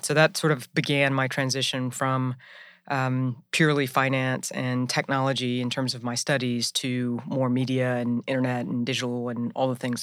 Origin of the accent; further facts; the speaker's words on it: Georgia, United States; I'm from Georgia. I'm one of those few people in Atlanta that actually grew up in Georgia, about an hour west. Uh-huh. I grew up on a cattle ranch with 1,000 acres.